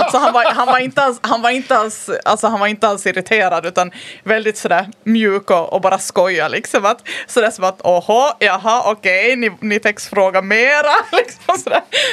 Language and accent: Swedish; Finland; Jag menar, vi är finlandssvenskar, en liten podd.